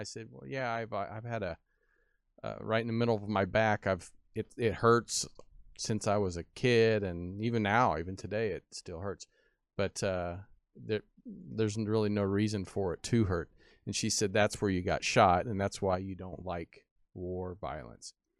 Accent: the South, United States; because I grew up in the Bible Belt, you know

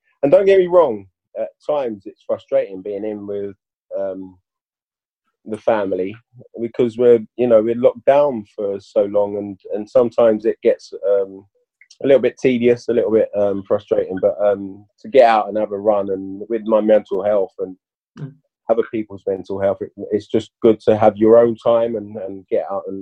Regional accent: Shepherd's Bush, London, United Kingdom; born there; Yeah, so I was born in Shepherd's Bush. If anyone doesn't know it, Shepherd's Bush is near Notting Hill Gate, where the carnival is held every year.

